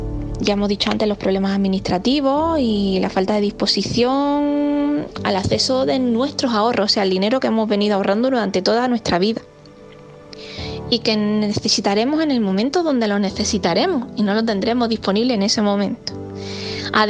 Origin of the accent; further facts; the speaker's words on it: Granada, Andalusia, Spain; now in Jubrique, Spain; aunque soy granadina, hace algún tiempo que resido en Jubrique. Bueno, soy parte de su población, me considero jubriqueña.